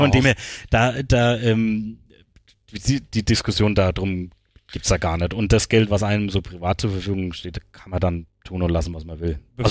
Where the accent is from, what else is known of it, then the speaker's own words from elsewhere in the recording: Küps, Bavaria, Germany; Ich komme aus Küps bzw. Oberlangstadt, das ist schon immer evangelisch gewesen, also seit ich auf der Welt bin